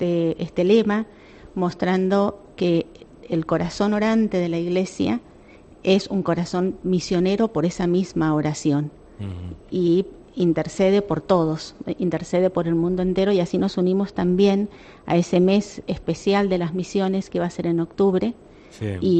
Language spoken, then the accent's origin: Spanish; Argentina; now in Spain; Sí, es un instituto religioso de derecho diocesano y hace 5 años estamos en España, somos argentinas.